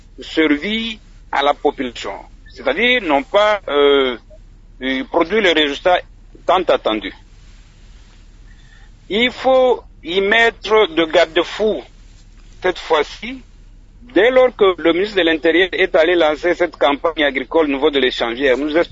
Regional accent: DR Congo

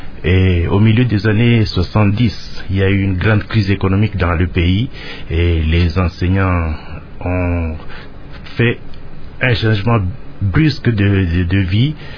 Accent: Itombwe, South Kivu, DR Congo; Je suis né à Itombwe, c'est dans le sud Kivu, en territoire de Mwenga, le 28 mai 1962.

